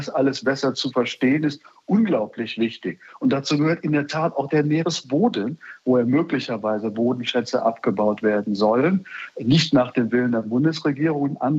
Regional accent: Bremen, Germany; Und als Bremer sage ich das natürlich mit besonderer Unterstreichung.

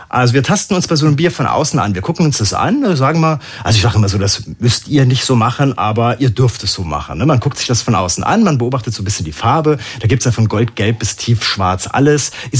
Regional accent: Germany; Ich komme aus der Biernation Deutschland

